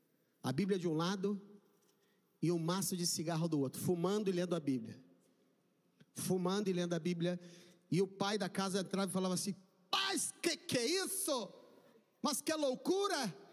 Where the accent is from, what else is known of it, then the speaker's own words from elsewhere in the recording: Rio de Janeiro, Brazil; Eu falei, sou do Rio, mas eu quero ficar o mais longe possível da minha família.